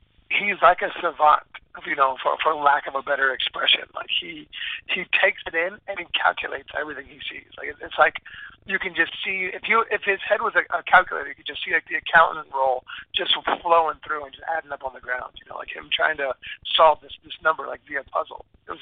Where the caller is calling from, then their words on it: West Palm Beach, Florida, United States; I was calling from South Florida in West Palm Beach, Florida.